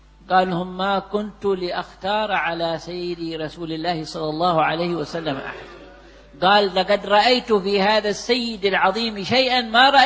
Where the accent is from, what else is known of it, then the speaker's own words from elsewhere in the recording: Egypt; كان عندنا في مصر واحد